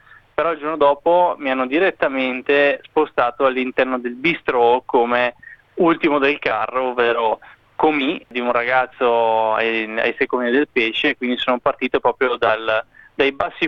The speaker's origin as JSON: {"language": "Italian", "town": "Marano Vicentino", "region": "Veneto", "country": "Italy", "tie": "born or raised there", "said": "sono partito da Marano Vicentino, che è il mio paese nativo, con 10.000 abitanti"}